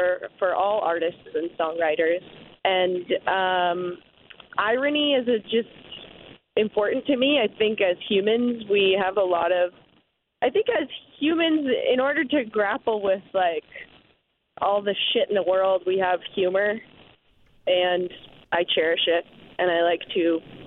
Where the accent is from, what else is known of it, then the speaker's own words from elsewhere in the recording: Evanston, Illinois, United States; now in Los Angeles, United States; I went to St. A's, and it was great. I love Evanston. It's my hometown.